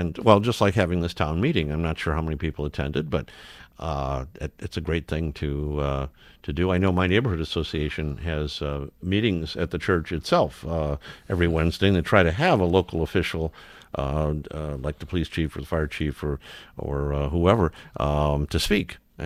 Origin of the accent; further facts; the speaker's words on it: Detroit, Michigan, United States; In the olden days, when I grew up in Detroit, we actually had beat cops that we would see walking most residential neighborhoods.